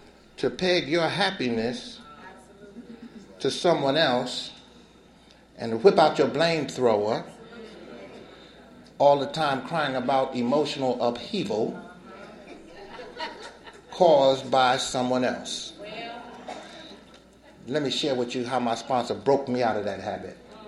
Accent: Newark, New Jersey, United States; I used because I'm from Newark, shit. Yeah. That's what we do. If you grow up in Newark, you get high.

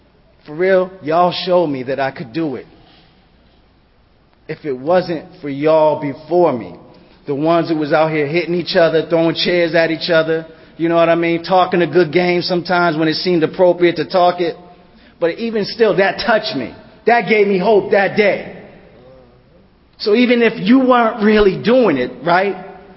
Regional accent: Boston, Massachusetts, United States; now in Woodbridge, United States; I'm settled in Northern Virginia. I'd never even heard of Woodbridge, Virginia. You know, I'm from Boston, man.

